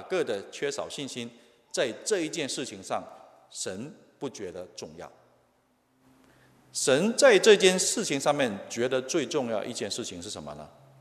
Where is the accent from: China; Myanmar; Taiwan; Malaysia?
China; 我们中国人说夫妇什么无前子